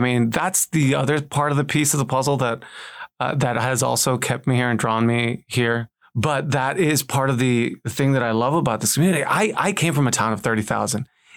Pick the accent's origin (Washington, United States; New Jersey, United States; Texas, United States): Texas, United States; We grew up in South Texas and, you know, 10 minutes away from the Mexican border.